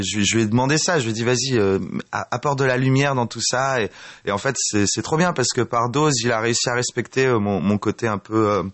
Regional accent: Grenoble, Auvergne-Rhône-Alpes, France; On organise une soirée, donc une release party à Grenoble, donc parce que je viens de Grenoble

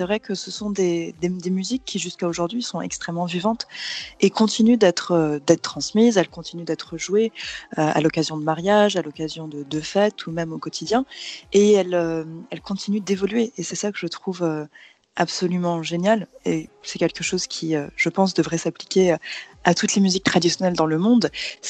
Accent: France; Moi, je suis française, j'ai grandi en France

